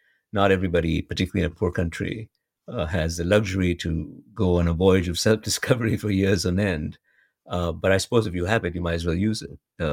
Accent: Chile; I'm from Chile. Chile is a small economy.

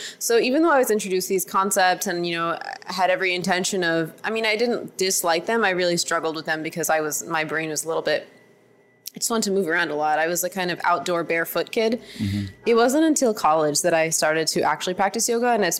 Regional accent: Bridgewater, New Jersey, United States; So I grew up in central Jersey. It's like totally suburbia. It was really nice

